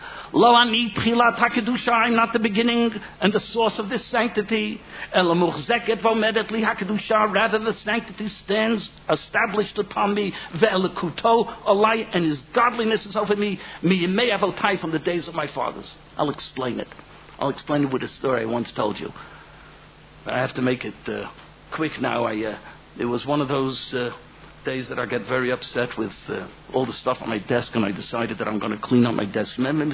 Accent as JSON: {"language": "English", "country": "United States", "said": "But I'm an American. I'm a hoarder. Our basements were never clean."}